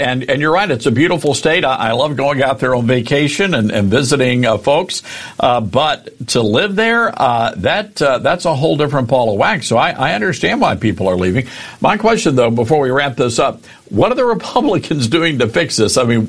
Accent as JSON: {"language": "English", "region": "Tennessee", "country": "United States", "said": "I'm from Tennessee, and that would be like … leaving Tennessee"}